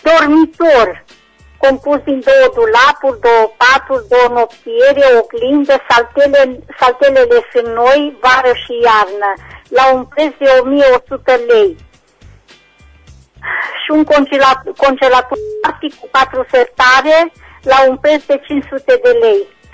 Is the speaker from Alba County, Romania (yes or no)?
no; Reșița, Caraș-Severin, Romania; Sunt din Reșița